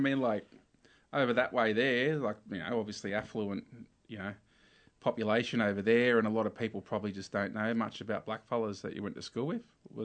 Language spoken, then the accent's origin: English; Newcastle, New South Wales, Australia; In Newcastle, I went to I grew up in Hamilton area around till it was about year six or so when we moved over to New Lambton, so I went to Hamilton Public, then Lambton High.